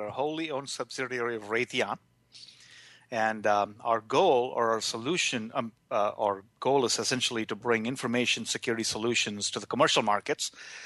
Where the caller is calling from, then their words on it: Herndon, Virginia, United States; I'm connecting from Herndon, Virginia, Brian